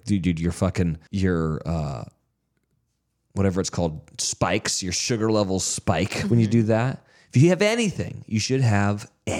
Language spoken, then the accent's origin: English; California, United States; And I'm from California where it's just like, man, let's just chill out, dude.